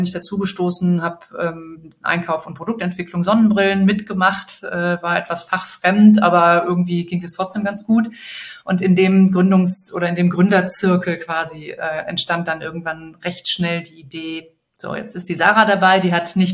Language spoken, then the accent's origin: German; Bonn, North Rhine-Westphalia, Germany; Köln, wir kommen beide aus Bonn, ist irgendwie um die Ecke